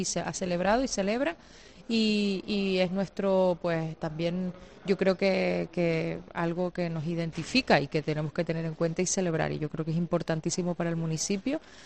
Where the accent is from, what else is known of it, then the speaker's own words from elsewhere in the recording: Valle San Lorenzo, Canary Islands, Spain; yo soy del Valle San Lorenzo.